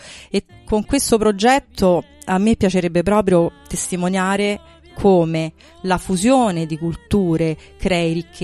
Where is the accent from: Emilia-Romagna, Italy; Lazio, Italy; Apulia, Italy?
Lazio, Italy; Rome; born there; io sono nata a Roma